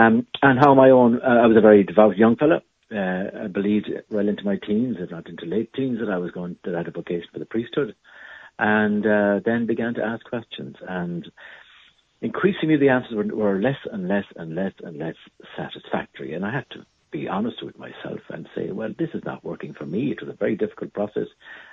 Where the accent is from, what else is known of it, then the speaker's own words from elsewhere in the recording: Ireland; I am Irish and Catholic by cultural background, but agnostic through lack of conviction